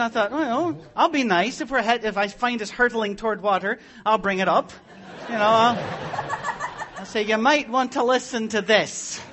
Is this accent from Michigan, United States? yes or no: yes; Detroit, Michigan, United States; You can tell by the way I talk that I come from Detroit, Michigan. That's where I've been for the last 8 years at least.